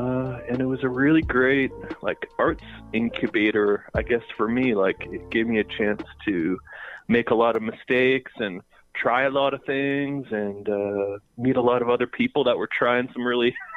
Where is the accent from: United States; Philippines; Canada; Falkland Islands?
Canada; Ontario; moved away as an adult; Yeah, like I grew up around here in Ontario, went to school here.